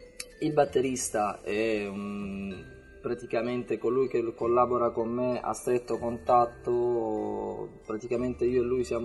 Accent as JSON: {"language": "Italian", "town": "Brindisi", "region": "Apulia", "country": "Italy", "said": "Tutti e due veniamo da Brindisi, dalla Puglia"}